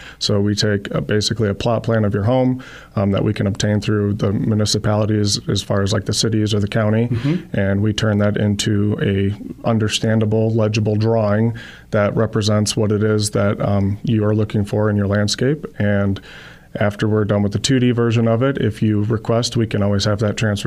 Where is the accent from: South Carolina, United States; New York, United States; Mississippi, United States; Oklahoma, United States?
Mississippi, United States; Tupelo; also born or lived in Alabama / Kenosha, Wisconsin; I was born in Tupelo, Mississippi, and I spent a good portion of my younger years between Mississippi and Alabama area. As I grew up, we ended up in Kenosha, Wisconsin, of all places.